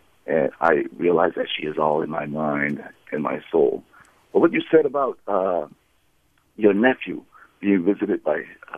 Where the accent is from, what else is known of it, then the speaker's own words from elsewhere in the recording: Yangon, Yangon Region, Myanmar; now in United States; I'm from Burma originally, Rangoon